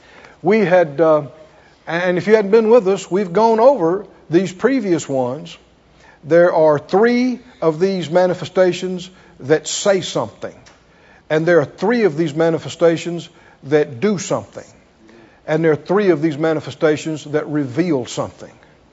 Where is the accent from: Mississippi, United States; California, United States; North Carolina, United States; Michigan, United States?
Mississippi, United States; Philadelphia; born there; I was born in Philadelphia, Mississippi. There is a Philadelphia, Mississippi. Small place. And that actually was about 20 miles from where we lived. We had to go to town, you know, to be born.